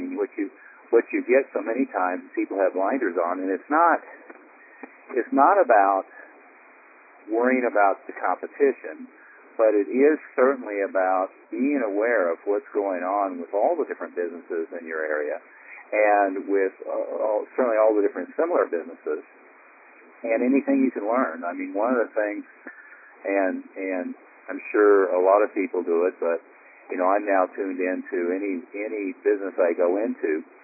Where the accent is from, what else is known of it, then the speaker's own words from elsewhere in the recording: Denver, Colorado, United States; hey, I run martial arts schools. I'm from Denver. Saw a school here.